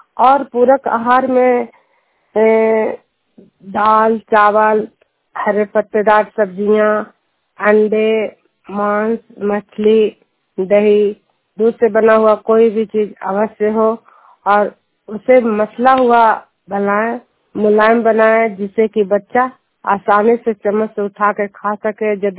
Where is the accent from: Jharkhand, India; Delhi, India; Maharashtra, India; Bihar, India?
Bihar, India; मैं नालंदा जिला हिंसापक खड़जनिया गांव के निवासी हूँ